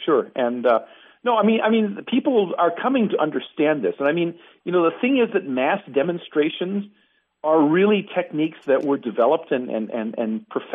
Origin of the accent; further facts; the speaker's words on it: Pennsylvania, United States; I know back in my home state, Pennsylvania, my former home state, you know, there were FBI agents coming into central Pennsylvania